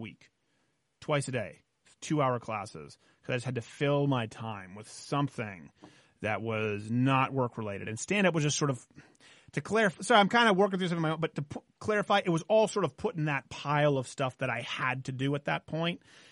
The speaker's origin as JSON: {"language": "English", "country": "Canada", "tie": "born or raised there", "said": "I was raised in Canada where it didn't exist."}